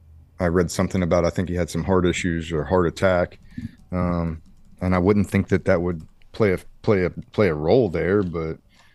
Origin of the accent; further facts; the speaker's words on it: Ohio, United States; Yeah, I come from Ohio, a small farm town, Ohio. You know, 90 kids in my graduating class or so